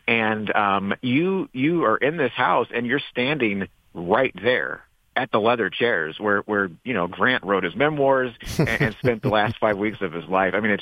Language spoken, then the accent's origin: English; Missouri, United States; Yeah, my home state of Missouri.